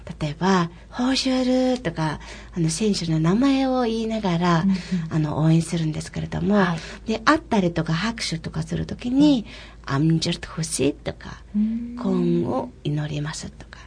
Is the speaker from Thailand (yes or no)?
no; Ulaanbaatar, Mongolia; Japanese is a second language; ウランバトル出身です。